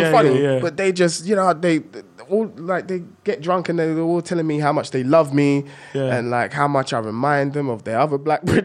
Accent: Tottenham, London, United Kingdom; Remember, I'm from Tottenham, bruv.

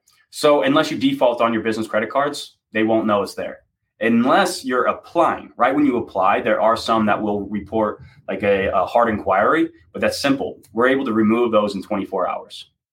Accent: Oklahoma, United States; If you need a 20% down payment in the Midwest, I'm originally from Oklahoma

